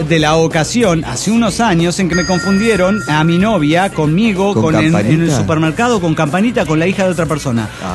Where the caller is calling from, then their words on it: Guadalajara, Jalisco, Mexico; de Guadalajara, Jalisco, México.